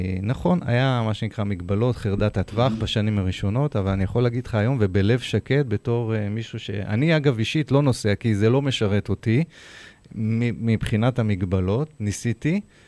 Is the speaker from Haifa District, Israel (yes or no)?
no; Ra'anana, Central District, Israel; אני תושב רעננה, בן 50 פלוס, 54. נולדתי בעיר רעננה, לא עזבתי אותה מעולם.